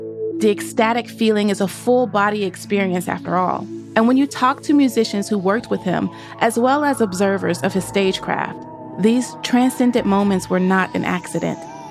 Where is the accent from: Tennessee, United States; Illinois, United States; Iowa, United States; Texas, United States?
Tennessee, United States; Nashville; I saw him twice in New Orleans, where I went to college, and once in my hometown of Nashville.